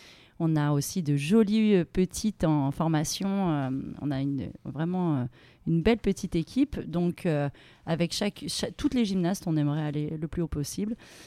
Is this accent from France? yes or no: yes; France; parce que moi, je suis originaire du Bec.